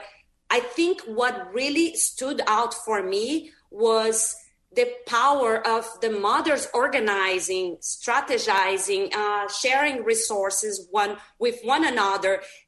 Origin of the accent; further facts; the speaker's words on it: Brazil; now in Bay Area, United States; I moved from Brazil to the Bay Area in 2009.